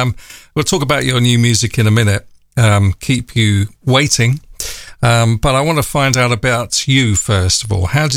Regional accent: London, United Kingdom; being a Londoner.

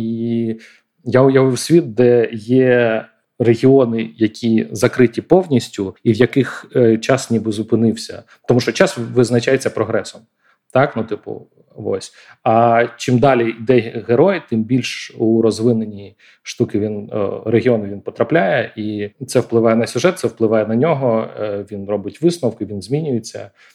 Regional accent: Donetsk, Donetsk Oblast, Ukraine; first language ru; Ukrainian is a second language; вона в мене російською написана, бо я з Донецьку, я російськомовний

